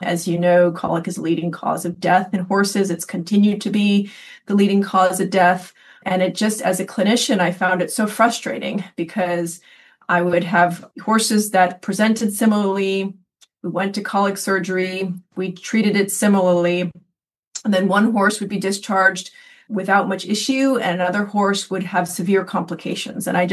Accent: Connecticut, United States; also born or lived in New York; So I'm originally from New York, close to the city, but my family moved to the northeast corner of Connecticut when I was about 7, and that's where I was first exposed to horses and became a passionate, wild horse girl.

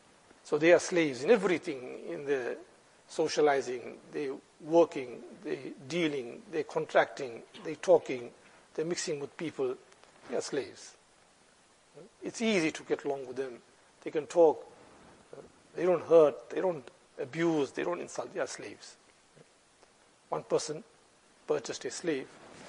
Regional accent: South Africa; No, I'm South African, but South African is an African also.

